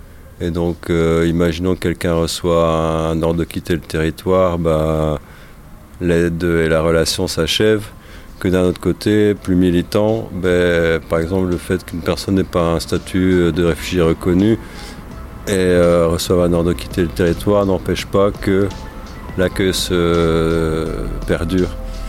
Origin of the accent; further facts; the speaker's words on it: Belgium; je vais parler de la Belgique vu que je suis belge